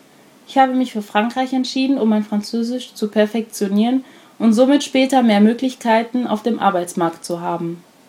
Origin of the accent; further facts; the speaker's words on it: Germany; now in Paris, France; ich bin Deutsche.